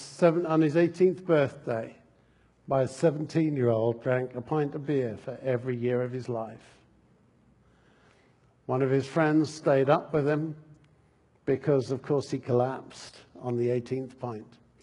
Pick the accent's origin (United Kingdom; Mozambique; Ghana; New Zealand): United Kingdom; now in United States; I'm British. Well, we're American citizens, and that's marvelous, but my roots go back in an old country.